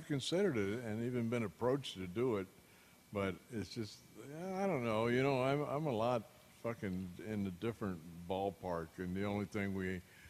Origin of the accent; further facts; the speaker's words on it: Yakima, Washington, United States; also born or lived in Anchorage, Alaska; Eastern Washington in Yakima and Anchorage, Alaska.